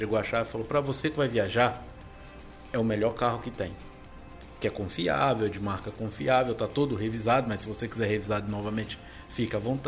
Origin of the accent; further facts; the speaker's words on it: Brasília, Federal District, Brazil; Eu sou natural de Brasília